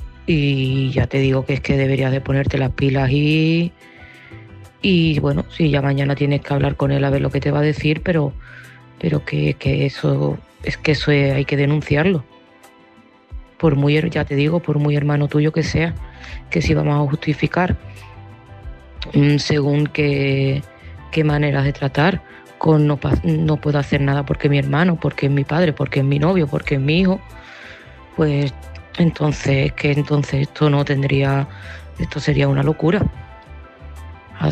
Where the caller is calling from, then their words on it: Seville, Andalusia, Spain; de Sevilla